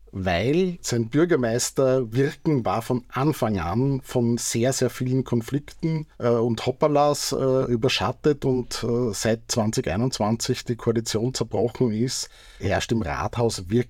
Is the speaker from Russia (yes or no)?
no; Vienna, Austria; also born or lived in Tyrol; Also ich bin ja eigentlich ein Wiener, der in Tirol geboren ist, nur mein Geburtsschein hat mir da keine Vorteile verschafft.